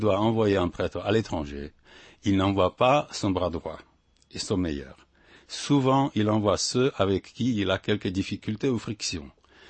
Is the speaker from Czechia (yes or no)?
yes; Moravia, Czechia; French is a second language; moved away; Je suis arrivé de la Moravie déchristianisée relativement, mais avec beaucoup de coutumes chrétiennes qui sont moraves, qui ne sont ni tchèques, ni silésiennes, sont moraves